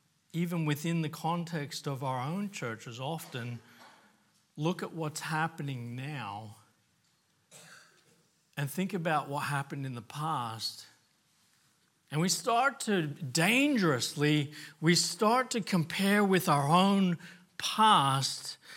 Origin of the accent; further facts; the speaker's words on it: Papua New Guinea; When I was a kid growing up in Papua New Guinea, there was a lot of missionary families on the base that I went to school